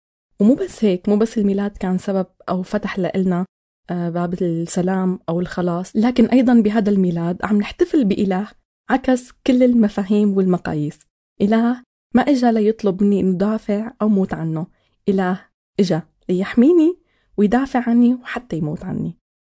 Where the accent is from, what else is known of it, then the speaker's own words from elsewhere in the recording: Syria; فبواقعنا كسوريين أكيد في تعب، في ألم، في فقدان وضغط يومي.